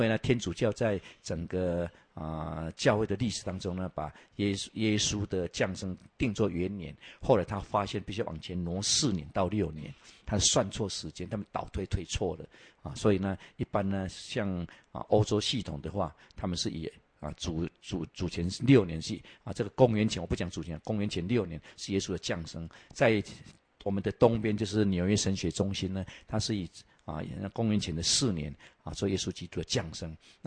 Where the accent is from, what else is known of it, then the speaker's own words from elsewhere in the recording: Taiwan; 就像我们台湾人是一样，一出生就把你抓去什么，抓去拜拜，你就是佛教徒了，你就道教徒了，这是很传统的。